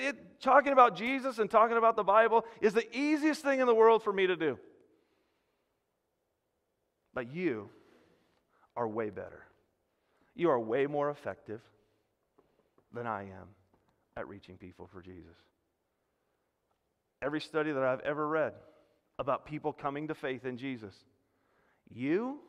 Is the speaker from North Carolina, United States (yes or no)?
no; El Monte, California, United States; but that's probably because I'm from El Monte.